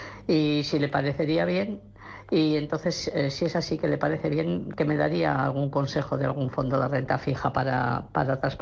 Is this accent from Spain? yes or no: yes; Bilbao, Basque Country, Spain; de Bilbao.